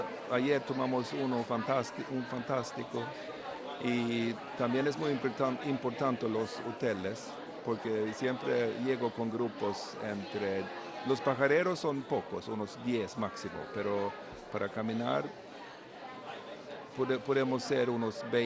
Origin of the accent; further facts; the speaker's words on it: Sweden; Spanish is a second language; Yo soy de Suecia, mis clientes son noruegos o suecos.